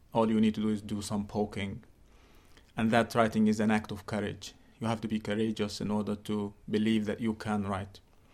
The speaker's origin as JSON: {"language": "English", "town": "Gaza", "region": "Gaza Strip", "country": "Palestine", "said": "I am a Palestinian from Gaza."}